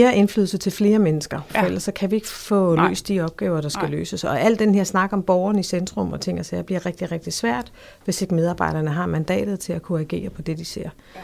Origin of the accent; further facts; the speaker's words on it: Region of Southern Denmark, Denmark; Jeg er født og opvokset på Fyn.